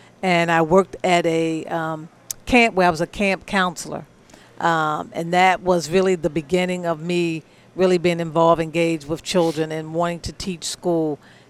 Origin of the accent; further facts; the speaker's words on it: Baltimore, Maryland, United States; So I grew up in West Baltimore. I'm a product of Baltimore City Public Schools.